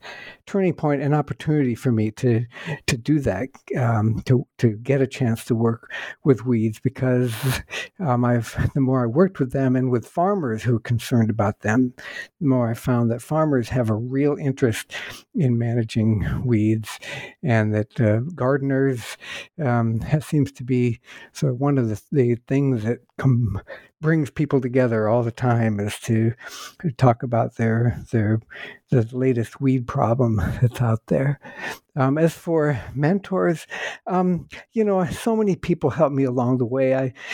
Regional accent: Ohio, United States; born or raised there

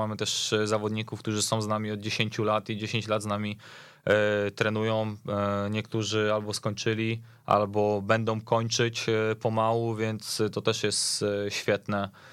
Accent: Słupsk, Pomeranian Voivodeship, Poland; born there; ja i Konrad urodziliśmy się w Słupsku

